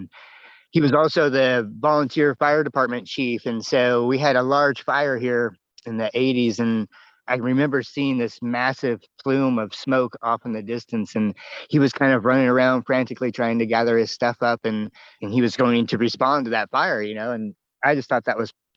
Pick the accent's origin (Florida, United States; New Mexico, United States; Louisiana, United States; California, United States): California, United States; Oroville; I grew up in Oroville, just a little bit north of here. And we had an apple orchard and a hay farm.